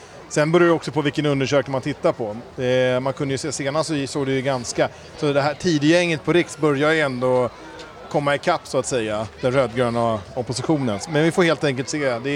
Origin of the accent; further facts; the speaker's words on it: Tyresö, Stockholm County, Sweden; jag är ju född och uppvuxen i Tyresö. Jag har bott här nästan hela mitt vuxna liv. Mm. Jag har inga planer på att flytta.